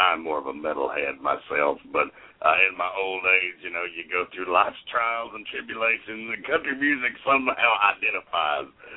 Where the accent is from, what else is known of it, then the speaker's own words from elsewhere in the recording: Tennessee, United States; you're a fellow Southerner. I'm here from Tennessee.